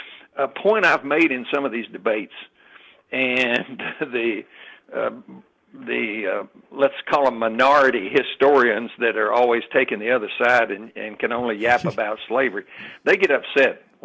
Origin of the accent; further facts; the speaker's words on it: Nashville, Tennessee, United States; I said, sir, I'm from Nashville, Tennessee.